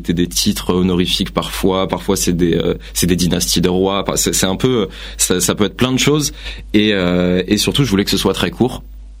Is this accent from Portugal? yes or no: no; Île-de-France, France; Alors, je suis né à Saint-Cloud, mais j'ai jamais vécu. On a très vite été dans le 78, puis après 9-5, puis après Paris, puis après... Bon, j'ai bougé un peu partout, quoi.